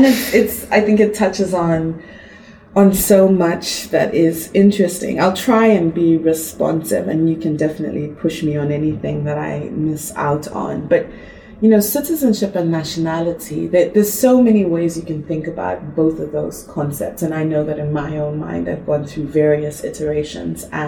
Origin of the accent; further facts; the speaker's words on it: Zambia; also born or lived in Zimbabwe; I'm from Zambia and Zimbabwe, and my family's on both sides. I have ancestors from across the region of Southern Africa